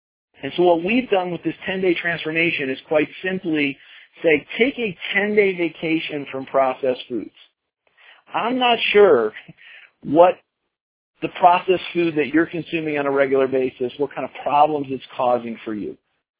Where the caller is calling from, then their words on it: Colorado, United States; I'm calling in from Colorado tonight.